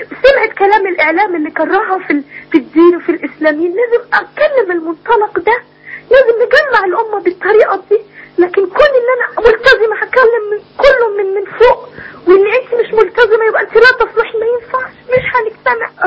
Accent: Egypt; احنا مصريين

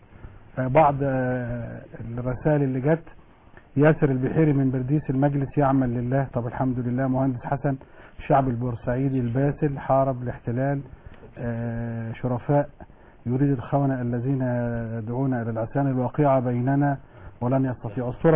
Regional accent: Egypt

